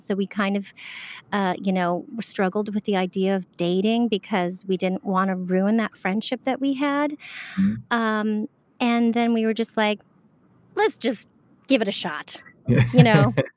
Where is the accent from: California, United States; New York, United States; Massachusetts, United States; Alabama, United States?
California, United States; San Diego; also born or lived in Orlando, Florida; I grew up in San Diego and Orlando, Florida, so snow was very new to me.